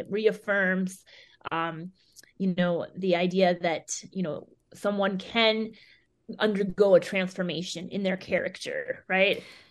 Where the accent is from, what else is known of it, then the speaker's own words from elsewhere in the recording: Minnesota, United States; I'm originally from Minnesota, and I know that one of our theaters in the Twin Cities, the Guthrie.